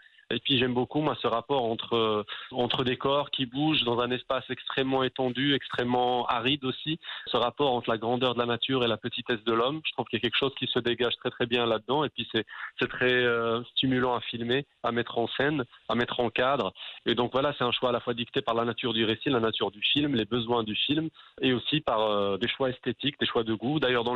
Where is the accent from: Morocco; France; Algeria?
Morocco; Marrakesh, Marrakesh-Safi; Je suis non seulement enfant du pays, mais moi, je suis enfant du pays. J'habite à Marrakech